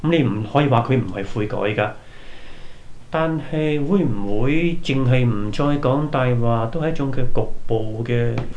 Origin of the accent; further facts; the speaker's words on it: China; 我們唐人，我們中國人當中很多以往都是拜祖先啊、拜菩薩啊、拜偶像的。